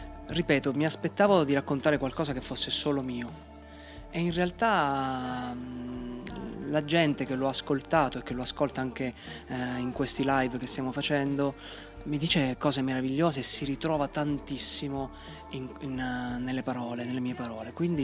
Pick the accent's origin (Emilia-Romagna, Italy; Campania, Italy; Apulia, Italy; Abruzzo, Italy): Apulia, Italy; Taranto; Ciò che in qualche modo sta succedendo a Taranto, nella mia terra